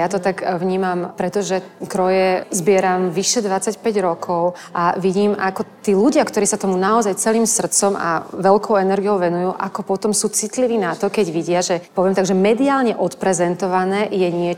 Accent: Horná Streda, Trenčín Region, Slovakia; Alfons Mucha aj visel u nás v Hornej Strede na stene

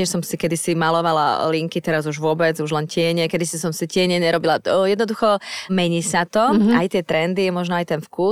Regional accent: Bratislava, Bratislava Region, Slovakia; Som rodená Bratislavčanka, najmä divadelná herečka

